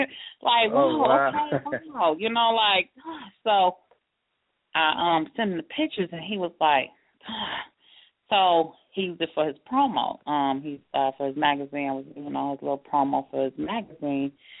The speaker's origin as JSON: {"language": "English", "town": "Flint", "region": "Michigan", "country": "United States", "said": "I am from Flint, Michigan. Everybody be like, you know, Detroit. I'm like 45 minutes from Detroit."}